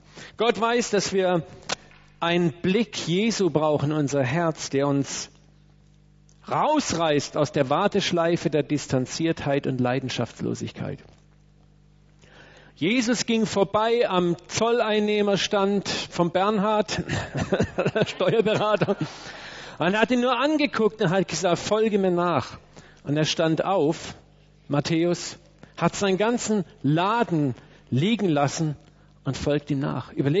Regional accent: Germany; Als Deutsche, denke ich, haben wir auch eine Tendenz in uns, dass wir Deutschen sehr leidenschaftlich sein können.

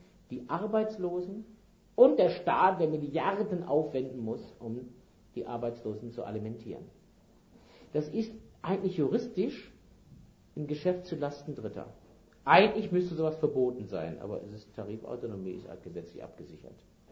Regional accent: North Rhine-Westphalia, Germany; ich komme ja aus dem Ruhrgebiet

